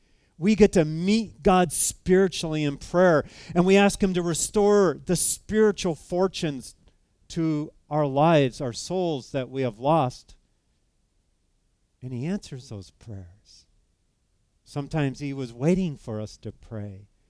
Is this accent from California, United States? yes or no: yes; California, United States; And I grew up in California, and I've been through the Mojave Desert